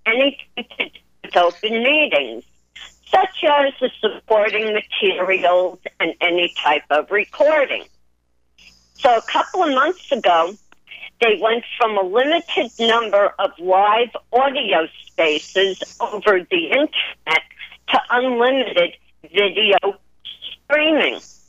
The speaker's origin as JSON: {"language": "English", "town": "Brooklyn", "region": "New York", "country": "United States", "said": "Gary keeps forgetting, I'm an Italian from Brooklyn, and we don't back down."}